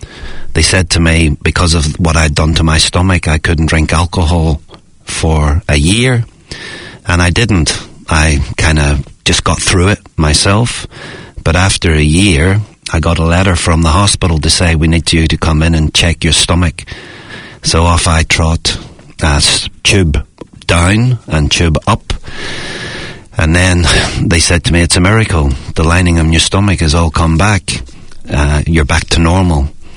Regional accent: Ireland; I'm from Ireland.

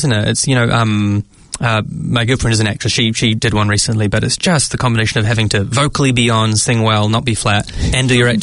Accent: Dunedin, Otago, New Zealand; I'm from Dunedin.

